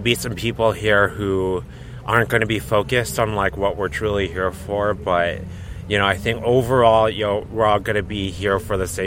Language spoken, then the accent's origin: English; South Dakota, United States; I'm an enrolled member of the Oglala Sioux Tribe from the Pine Ridge Indian Reservation, and I'm 18 years old.